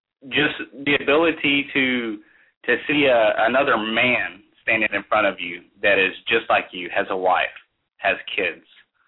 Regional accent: Texas, United States; growing up in Texas my entire life, I never viewed myself as a racist

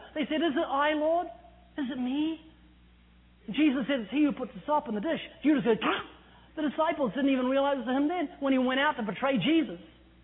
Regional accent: New Zealand; now in United States; I'm originally from New Zealand, although you wouldn't know it. I've lost my accent. I've been living in California for 14 years.

